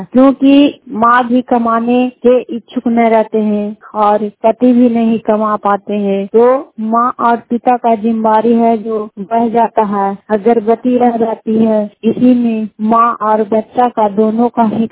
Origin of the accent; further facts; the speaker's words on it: Harnaut, Bihar, India; थाना हरनौत, जिला नालंदा की रहने वाली हूँ।